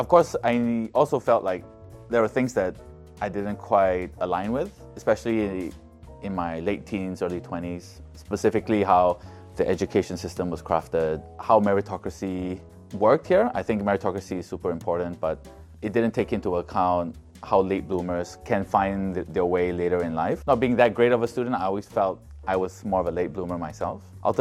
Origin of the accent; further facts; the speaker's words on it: Singapore; I feel very Chinese Singaporean, but people don't look at me as if I'm Chinese Singaporean.